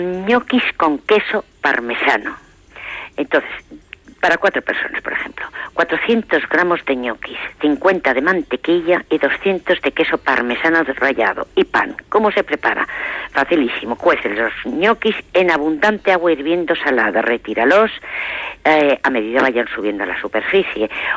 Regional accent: Valencia, Valencian Community, Spain; soy valenciana y muy orgullosa.

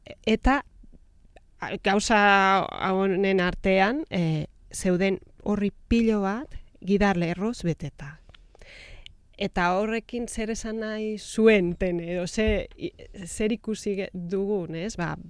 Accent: Barcelona, Catalonia, Spain; Basque is a second language; Bai, katalana naiz

